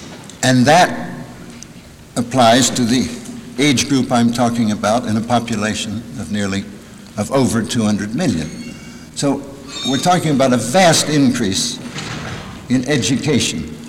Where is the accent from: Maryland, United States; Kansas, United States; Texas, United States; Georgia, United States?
Maryland, United States; Baltimore; I'm from Baltimore. When I was in college, Henry Mencken was a big factor in my life.